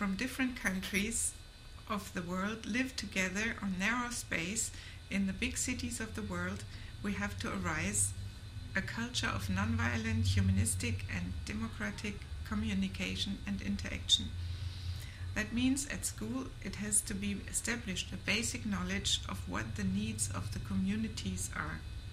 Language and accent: English; Germany; English is a second language; also born or lived in Hamburg; now in Berlin, Germany; I live in Berlin now nearly 30 years. And I was born in Hamburg and brought up in the south of Germany.